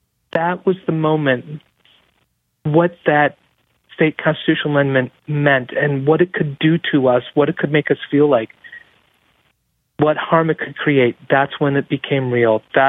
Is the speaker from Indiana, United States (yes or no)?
no; Ohio, United States; I'm born and raised in Ohio.